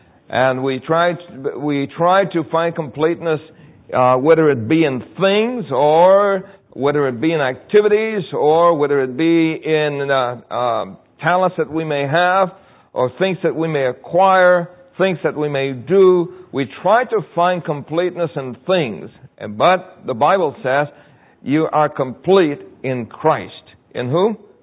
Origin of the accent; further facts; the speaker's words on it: Puerto Rico; born there; When I was born in Puerto Rico, I was born in a place called El Fanguito. And that really means the mud place, the little mud place. And the reason why it's called El Fanguito is because it was a place that the poor people lived in.